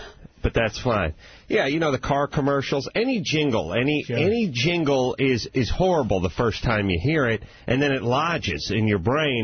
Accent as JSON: {"language": "English", "region": "Wisconsin", "country": "United States", "tie": "born or raised there", "said": "I grew up in Wisconsin. We didn't have that."}